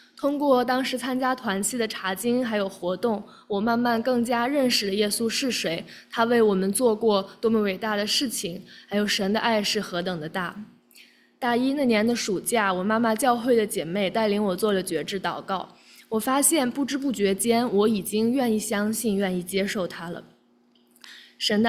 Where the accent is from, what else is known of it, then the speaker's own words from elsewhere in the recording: China; 我从小呢是在国内出生长大